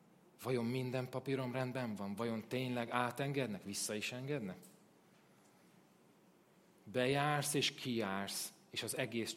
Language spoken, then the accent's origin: Hungarian; Hungary; elkezdett csipkelődni, amikor megtudta, hogy magyarok vagyunk